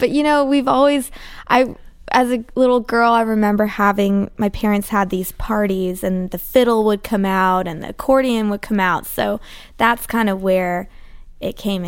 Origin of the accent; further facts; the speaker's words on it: Vancouver, British Columbia, Canada; now in Nashville, United States; No, I'm from Vancouver.